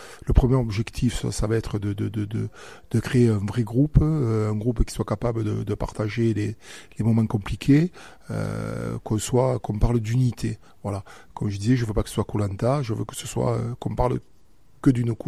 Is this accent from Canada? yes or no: no; Ginestas, Occitanie, France; je suis Narbonnais parce que je suis d'un village à côté. Je suis de Ginestas, pour tout vous dire.